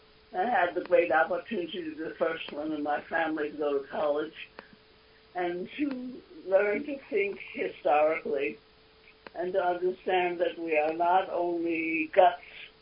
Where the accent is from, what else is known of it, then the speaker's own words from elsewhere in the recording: Providence, Rhode Island, United States; born there; I was born about my father's Chinese restaurant in Providence, Rhode Island.